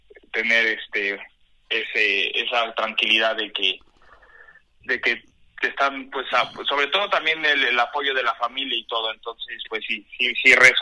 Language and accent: Spanish; Mexico; en Superbike sí soy el único mexicano, y pues como siempre un orgullo representar a México